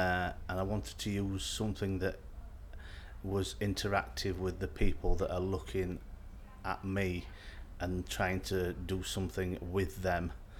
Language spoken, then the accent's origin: English; Doncaster, Yorkshire and the Humber, United Kingdom; I'm 44 and I'm from Doncaster.